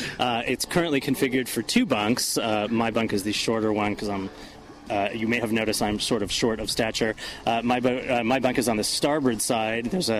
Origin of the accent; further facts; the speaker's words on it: Corona del Mar, California, United States; from Corona Del Mar, California, and welcome aboard the good ship Promotion.